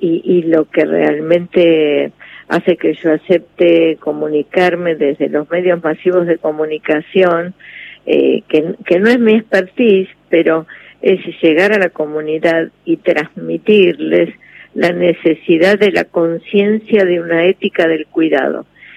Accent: Argentina; como ciudadana argentina

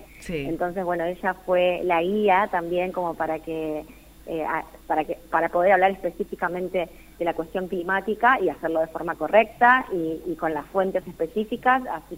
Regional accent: Rosario, Santa Fe, Argentina; que yo soy de Rosario

